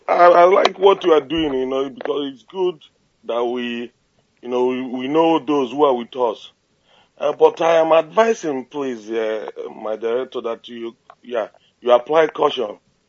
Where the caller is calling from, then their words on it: Japan; I'm calling from Japan.